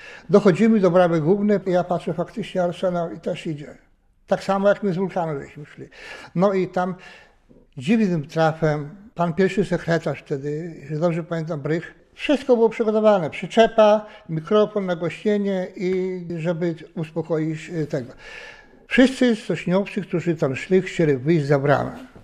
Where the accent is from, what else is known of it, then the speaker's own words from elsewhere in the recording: Szczuczyn, Podlaskie Voivodeship, Poland; now in Szczecin, Poland; w mojej miejscowości, bo pochodzę z Mazur, ze Szczuczyna.